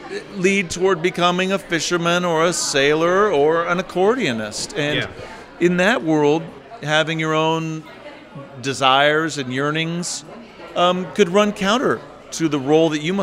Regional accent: Arizona, United States; now in California, United States; I grew up in Arizona.

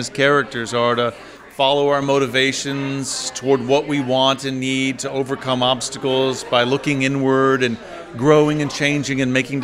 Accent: Arizona, United States; now in California, United States; I grew up in Arizona.

